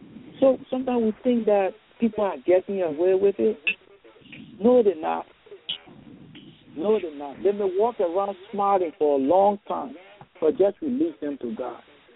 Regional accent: Liberia; I'm from Liberia, and it was during a civil war

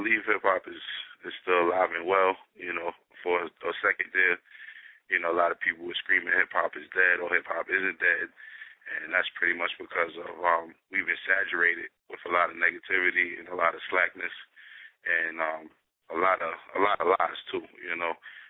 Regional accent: Far Rockaway, New York, United States; also born or lived in Brooklyn; I was born in Brooklyn, and I lived in Brooklyn as an adult, but I was raised in Far Rockaway.

